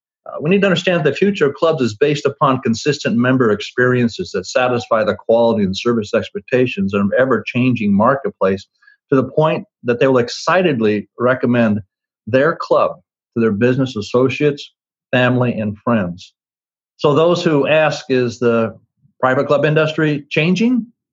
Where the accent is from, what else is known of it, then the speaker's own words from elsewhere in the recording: Twin Falls, Idaho, United States; When I was a kid growing up in Twin Falls, Idaho, my mother, when I was a young kid, she pointed at me.